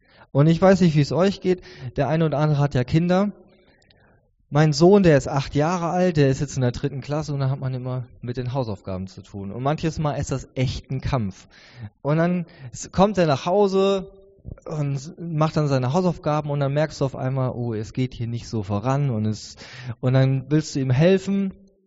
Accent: Northern Germany, Germany; now in Koblenz, Germany; Jetzt wisst ihr genau, wo ich herkomme. Ich komme aus dem hohen Norden ursprünglich. Lebe jetzt aber auch schon ganz. Eigentlich bin ich Rheinländer, solange wie ich jetzt schon hier lebe.

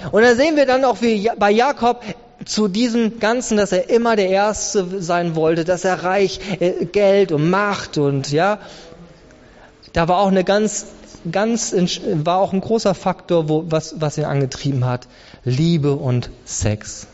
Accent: Germany; ich bin 45 Jahre, habe zwei Kinder, ich bin Deutscher

